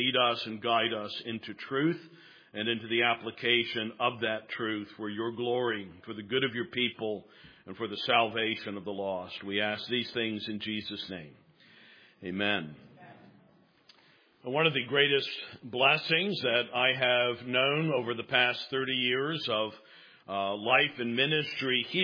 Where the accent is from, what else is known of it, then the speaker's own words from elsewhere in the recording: United States; But there's also an oppressive sense of foreignness to me as an American.